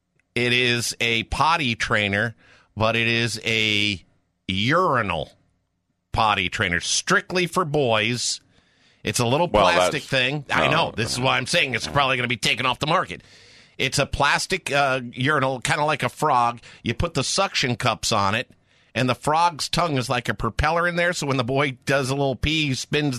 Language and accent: English; Connecticut, United States; I am from Connecticut.